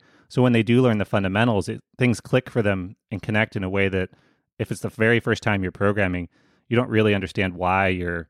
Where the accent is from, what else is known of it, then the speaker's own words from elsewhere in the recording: Vermont, United States; I just asked because I'm from Vermont, so I like people from our neck of the woods.